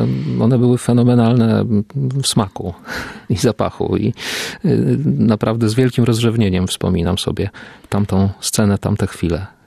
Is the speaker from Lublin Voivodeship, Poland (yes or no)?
yes; Lublin Voivodeship, Poland; Ja w ogóle wychowywałem się na skraju Wyżyny Lubelskiej, północnym skraju, więc ciągnie mnie jednak w tamte strony.